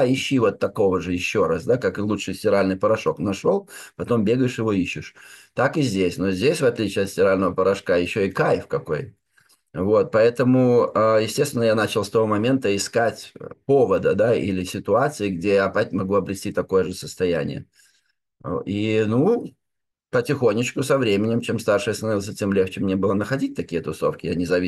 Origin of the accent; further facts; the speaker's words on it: Minsk, Belarus; в Беларуси, я из Минска родом